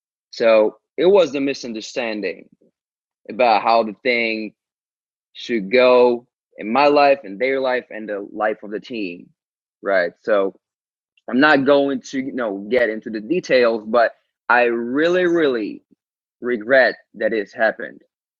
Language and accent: English; Ukraine; English is a second language; they're from United States, I'm from Ukraine. I barely spoke English at the time.